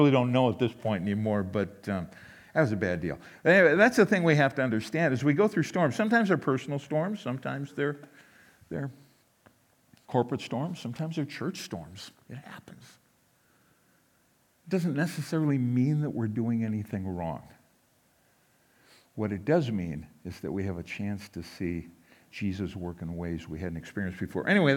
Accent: Minnesota, United States; And of course, growing up in Minnesota, I did the Minnesota thing.

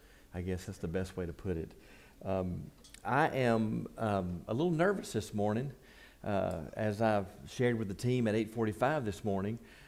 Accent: Bessemer, Alabama, United States; I grew up in the Bessemer area, around the McCalla-Bessemer area.

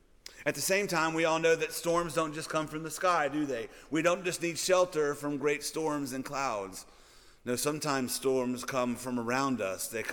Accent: Louisiana, United States; So I grew up in Louisiana, but my parents now live in Central Arkansas.

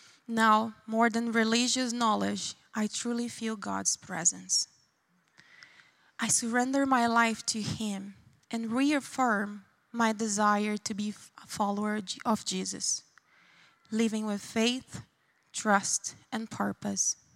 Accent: Brazil; So I grew up in Brazil in a family with faith.

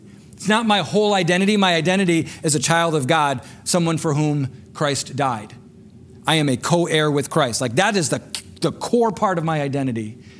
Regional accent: Jackson, Michigan, United States; I grew up in Jackson. I went to college in Kalamazoo. I started teaching in Battle Creek. I moved back to Jackson.

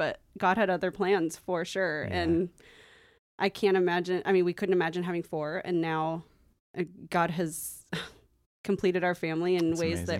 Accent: Redmond, Washington, United States; Yeah. So, I grew up in Redmond, went to Redmond High School, went to Bellevue Community College at the time, and then went to UW. Born and raised local

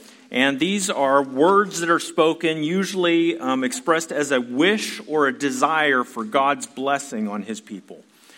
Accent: Pennsylvania, United States; And so I grew up in a church, I grew up in Pennsylvania, by the way, in a pretty traditional Baptist church

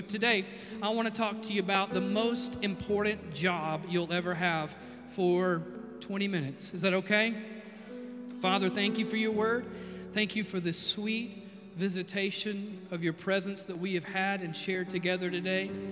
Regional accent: Sebastopol, Mississippi, United States; Hey, no offense, I love my hometown. If you're watching, I'm just saying it ain't got much going on in the way of tourism, okay? All right? God bless Sebastopol.

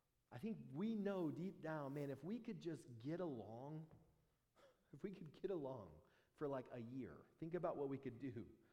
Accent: United States; Of course, I'm American. I think about it in American terms.

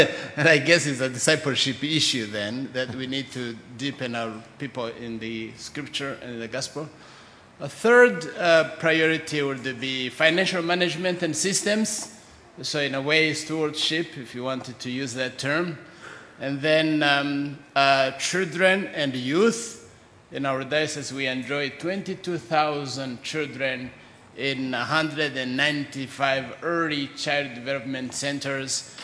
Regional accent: Rwanda; And greetings from Rwanda. And I tell people … from Rwanda

